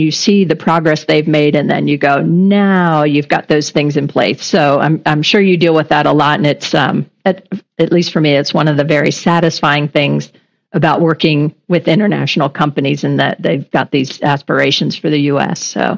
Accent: United States; See, I'm an American.

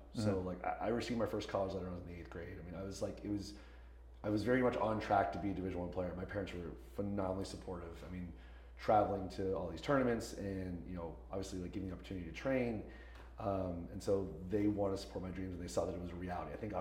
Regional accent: La Cañada, California, United States; also born or lived in Huntington Beach; Grew up in La Cañada, suburb outside of Pasadena. And then I was there until about freshman year. And then we moved to Huntington Beach for my last 3 years of high school.

